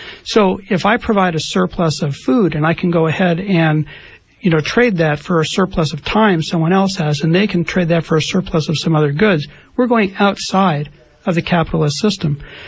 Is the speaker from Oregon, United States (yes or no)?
no; San Francisco, California, United States; I grew up in San Francisco, and my family and I used our next door neighbor's property as well as our own, and we grew 80% of everything we needed